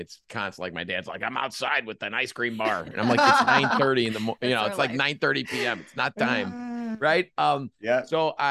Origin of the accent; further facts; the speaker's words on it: Chicago, Illinois, United States; now in River Forest, United States; I'm born and raised in Chicago and born on the Northwest Side, lived in the Galewood neighborhood till I was about 11. Then we moved to River Forest. And that's where I still live, in River Forest.